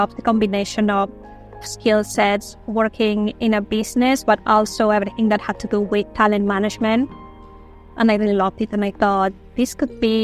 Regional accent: Spain; English is a second language; also born or lived in United States; I'm currently in Barcelona. I recently came here, but I was in the US for the past almost 13 years, but I'm originally from Spain.

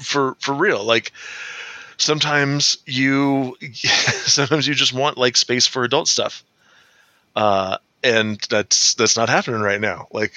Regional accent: San Diego, California, United States; Oh, I grew up in San Diego. Like, that stuff came out of the ground cold.

